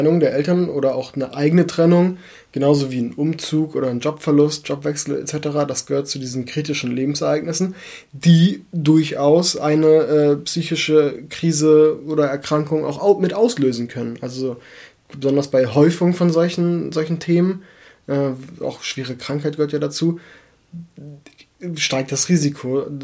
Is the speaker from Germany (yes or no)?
yes; Germany; born there; Wir sind beide in Deutschland geboren.